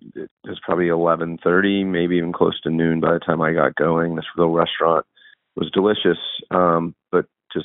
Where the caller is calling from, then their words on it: Snowshoe, West Virginia, United States; I'm calling in from Snowshoe, West Virginia.